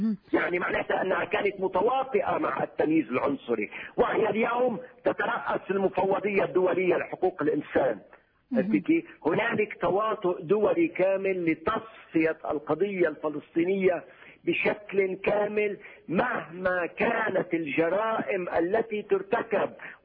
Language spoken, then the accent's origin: Arabic; Lebanon; ربما لم نتمكن نحن كلبنانيين من الصمود